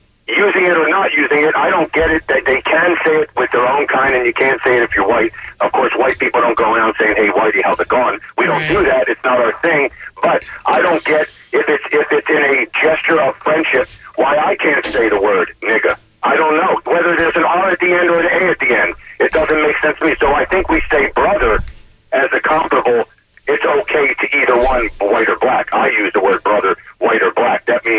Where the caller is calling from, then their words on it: Tampa, Florida, United States; I'm in Tampa.